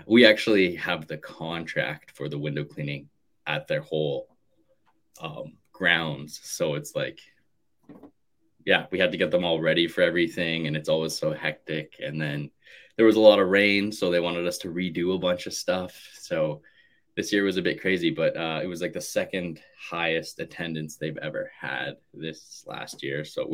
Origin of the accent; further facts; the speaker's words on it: Canada; love being Canadian, love living north of the border.